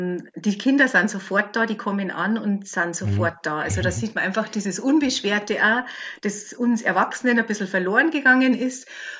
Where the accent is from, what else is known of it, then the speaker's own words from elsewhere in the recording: Bavaria, Germany; Ich komme aus dem Chiemgau, Chiemsee, Chiemgauer Alpen. Oberbayern